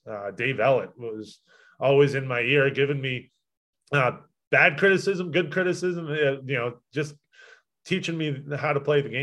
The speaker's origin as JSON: {"language": "English", "town": "Boston", "region": "Massachusetts", "country": "United States", "tie": "born or raised there", "said": "You imagine that, growing up in Boston and having Ray Bourque be my first partner."}